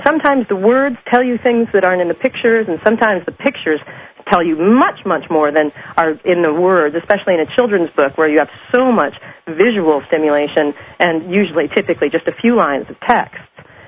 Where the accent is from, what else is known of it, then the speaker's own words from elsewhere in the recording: Detroit, Michigan, United States; I grew up in Detroit, and Greenfield Village is there, which has an enormous tribute to the Wright brothers.